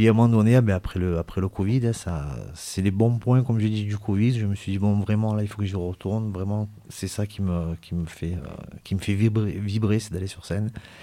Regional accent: Marseille, Provence-Alpes-Côte d'Azur, France; moi il y a beaucoup de choses que j'ai découvert parce que je suis de Marseille

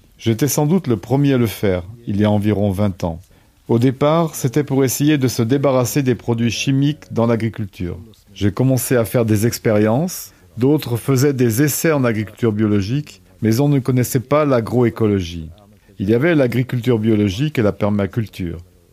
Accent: Ramallah, West Bank, Palestine; moi aussi je viens de la région de Ramallah en Cisjordanie. J'ai une ferme.

